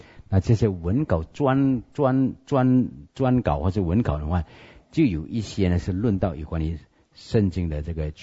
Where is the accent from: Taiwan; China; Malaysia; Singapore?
China; 我们中国人有个叫西方的歌王